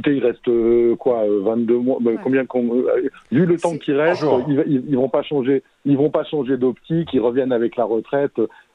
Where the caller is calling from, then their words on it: Bordeaux, Nouvelle-Aquitaine, France; Alors moi, je viens de Bordeaux, hein, encore une région où la droite a cartonné.